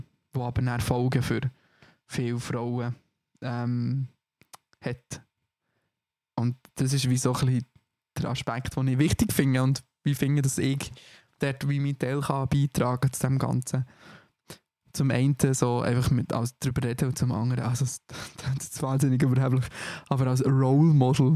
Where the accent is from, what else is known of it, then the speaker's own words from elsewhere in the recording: Bern, Switzerland; accent: Bernese German; Ich war auch der Einzige aus Bern gewesen. Ich habe mich gefühlt wie der Bauer. Alles so coole Zürcher und dann ich so als Berner.